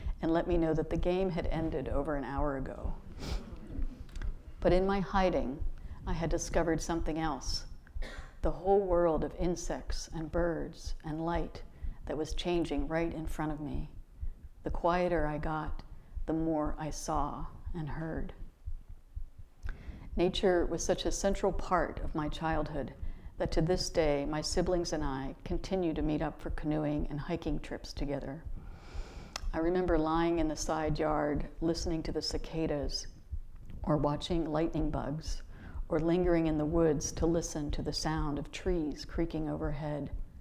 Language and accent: English; Pittsburgh, Pennsylvania, United States; Growing up in Pittsburgh in the 70s and 80s, I knew not only the wonders of the natural world, but also the abuse it was suffering at the hands of the same industry that employed my father.